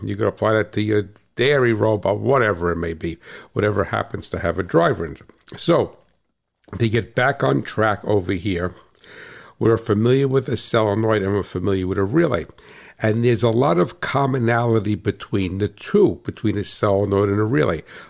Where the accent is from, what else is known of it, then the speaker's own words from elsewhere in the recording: New Jersey, United States; I'm that guy from New Jersey